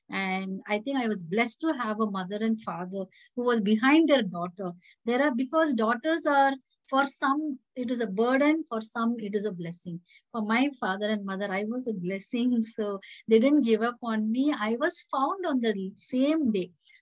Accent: Bengaluru, Karnataka, India; born there; I was born in Bangalore.

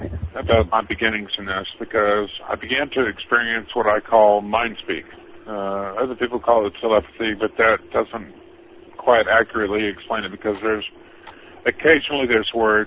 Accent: Houston, Texas, United States; because I grew up in Houston, there are 27 bayous in the city of Houston.

